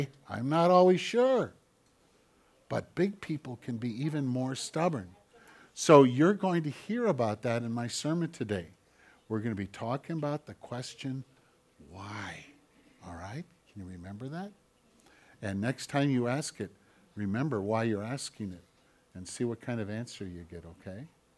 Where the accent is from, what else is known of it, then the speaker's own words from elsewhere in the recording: United States; I'm an American. I'm a pastor. I'm a Christian. I'm a guy.